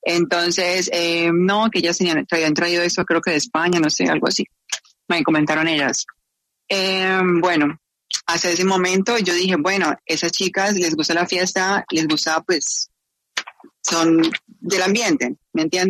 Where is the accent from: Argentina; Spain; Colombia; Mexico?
Colombia; yo también soy de Colombia.